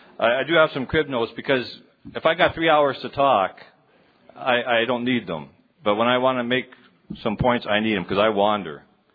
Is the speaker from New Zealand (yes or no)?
no; Canada; I came to San Antonio as a Canadian, eh?